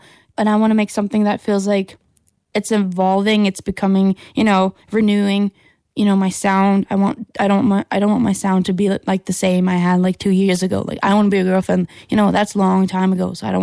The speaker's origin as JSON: {"language": "English", "town": "Horten", "region": "Vestfold", "country": "Norway", "said": "like I'm from Horten in Norway."}